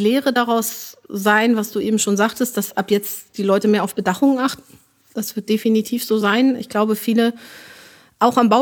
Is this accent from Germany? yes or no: yes; Northern Germany, Germany; ich komme aus Norddeutschland